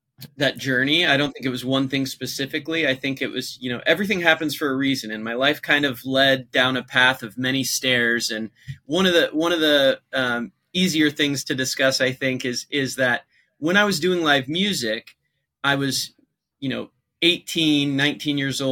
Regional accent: Seattle, Washington, United States; moved away as an adult; I moved from Seattle, Washington, which is the northwest of the United States, all the way down to Florida for law school

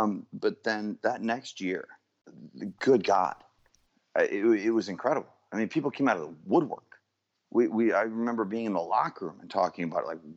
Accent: New York, United States; friends, just still on Long Island. I still talk to them more than anybody else I talk to. And I played in my hometown, for crying out loud.

